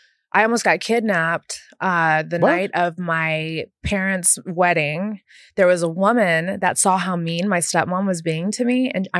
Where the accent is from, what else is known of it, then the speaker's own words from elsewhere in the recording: Las Vegas, Nevada, United States; also born or lived in Houston; But I was born in Houston, grew up in Vegas.